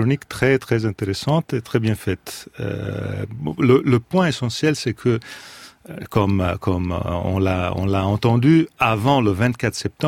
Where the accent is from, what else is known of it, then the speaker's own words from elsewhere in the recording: Italy; French is a second language; C'est moi qui le dis, je suis un Italien.